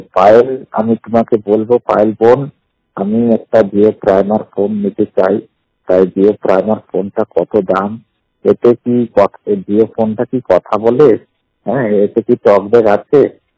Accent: Allahabad, Uttar Pradesh, India; আমার বাড়ি হলো উত্তরপ্রদেশ জেলা এলাহাবাদ।

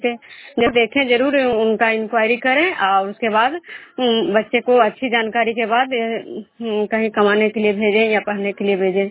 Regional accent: Vishnupur, Bihar, India; मैं विष्णुपुर ग्राम खुजरा पंचायत नालंदा जिला नगनसा प्रखंड के निवासी हूँ।

